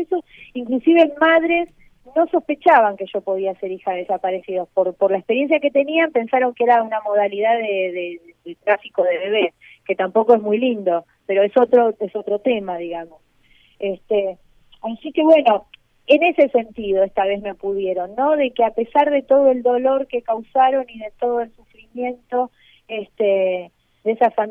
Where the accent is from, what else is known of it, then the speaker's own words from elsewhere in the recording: Argentina; hablo como ciudadana, ¿no? Como argentina, y me duele ver al país dividido.